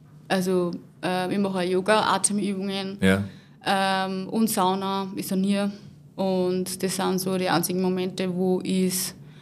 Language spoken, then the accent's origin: German; Upper Austria, Austria; Aus Oberösterreich, ich bin Linzerin jetzt.